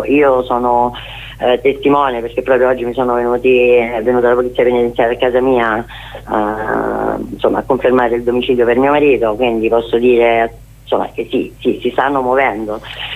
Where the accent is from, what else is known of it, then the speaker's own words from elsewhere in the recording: Rome, Lazio, Italy; ovviamente io sono di Roma